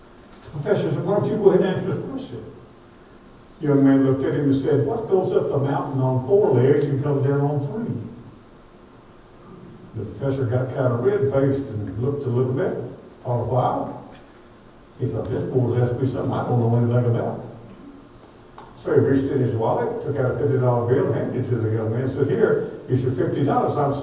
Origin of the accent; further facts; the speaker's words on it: Kentucky, United States; I'm originally from Kentucky.